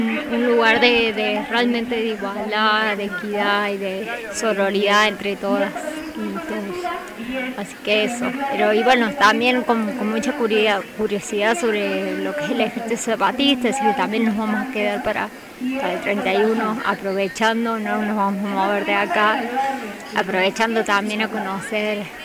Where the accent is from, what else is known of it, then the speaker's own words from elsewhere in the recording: Córdoba, Argentina; soy de Córdoba, Argentina.